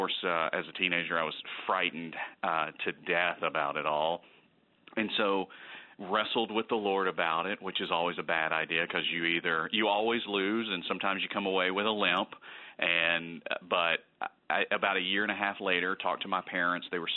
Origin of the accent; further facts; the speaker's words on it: Birmingham, Alabama, United States; So I grew up in Birmingham, Alabama, and my parents just were good, solid believers, church-going kind of people.